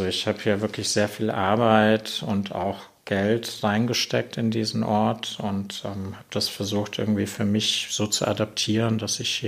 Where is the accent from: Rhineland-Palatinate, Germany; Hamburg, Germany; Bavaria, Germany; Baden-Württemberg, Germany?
Bavaria, Germany; Nuremberg; Ich bin schon in Nürnberg aufgewachsen. Also ich bin im Kindergartenalter, sind meine Eltern mit mir nach Nürnberg umgezogen und ich bin in Nürnberg zur Schule gegangen und aufgewachsen